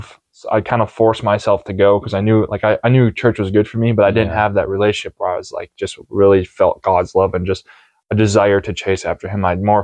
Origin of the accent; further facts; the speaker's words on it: Plymouth, Minnesota, United States; So I'm originally from Minnesota area. Mm-hmm. So Plymouth, Minnesota.